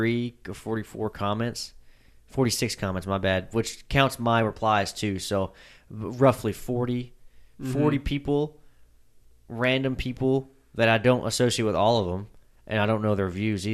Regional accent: Lindale, United States; I think he's in Lindale, my hometown

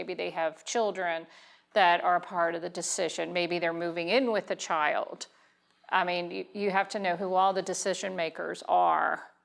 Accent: Maryland, United States; I'm a transplant. I'm from Maryland, I know, but I've been here for 32 years.

